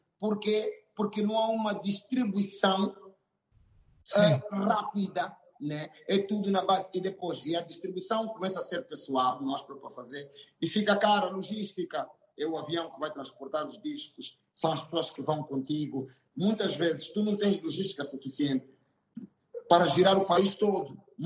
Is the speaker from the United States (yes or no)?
no; Angola; eu não sou de Luanda, eu sou de Cabinda Ocunene